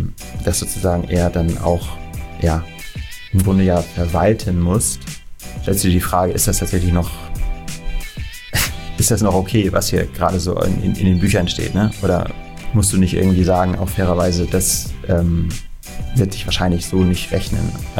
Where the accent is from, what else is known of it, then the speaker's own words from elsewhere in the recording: Kiel, Schleswig-Holstein, Germany; born there; now in Hamburg, Germany; Ich bin gebürtiger Kieler, insofern ist das halt als Nordlicht natürlich schon auch die Stadt, in der man dann normalerweise lebt, wenn man irgendwie Norddeutschland geboren ist und da bleiben will.